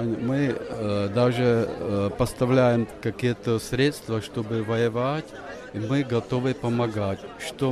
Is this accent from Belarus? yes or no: no; Czechia; Я здесь в отпуске, я из Чехии